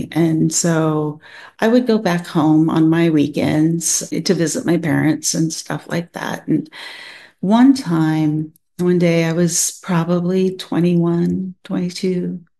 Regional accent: Washington, United States; I grew up on the Olympic Peninsula, the beautiful Olympic Peninsula up in Washington.

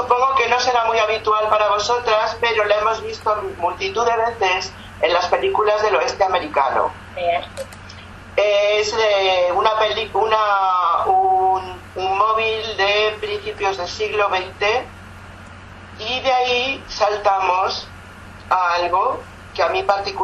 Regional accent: Madrid, Community of Madrid, Spain; born there; Tengo 61 años, nacida en Madrid, soy judía española, nacida en Madrid.

